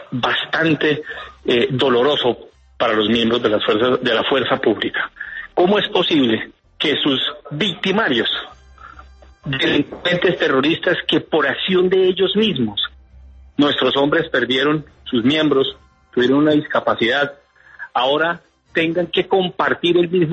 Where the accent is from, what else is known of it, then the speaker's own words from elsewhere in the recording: Colombia; somos nosotros como pueblo colombiano